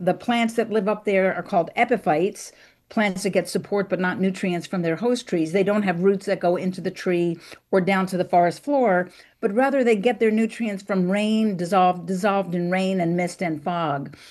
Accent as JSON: {"language": "English", "town": "Bethesda", "region": "Maryland", "country": "United States", "tie": "born or raised there", "said": "I grew up in Bethesda, Maryland. My parents had these 8 maple trees that lined the driveways."}